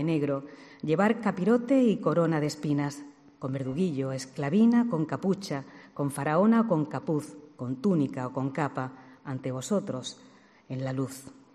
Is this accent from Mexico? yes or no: no; Dúrcal, Andalusia, Spain; Y es que en mi pueblo, en Durcal, la viví desde mi infancia